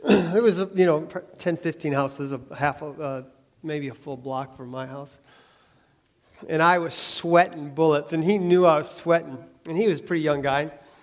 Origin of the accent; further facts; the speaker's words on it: Lansing, Michigan, United States; down the street from where I grew up in Lansing, Michigan